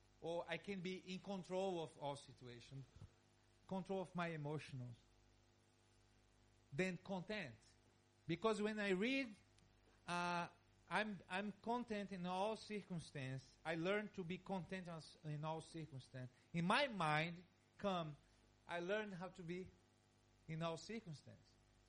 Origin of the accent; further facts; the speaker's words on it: Brazil; English is a second language; because I'm from Brazil. I like to see snow from afar